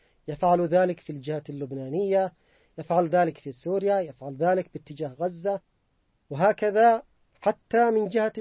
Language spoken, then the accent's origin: Arabic; Yemen; نحن كشعب يمني تحركنا بتوفيق الله تعالى